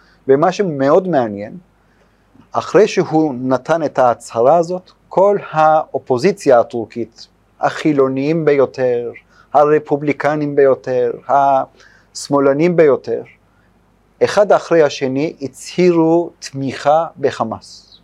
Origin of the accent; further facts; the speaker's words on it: Istanbul, Turkey; Hebrew is a second language; moved away as an adult; אני נולדתי בטורקיה, באיסטנבול, עד גיל 22 חייתי שם.